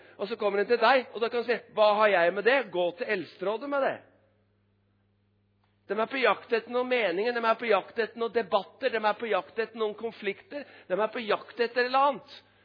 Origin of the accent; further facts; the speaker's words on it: Drammen, Buskerud, Norway; jeg er drammenser, og jeg er en liten, jeg er enkel mann fra Drammen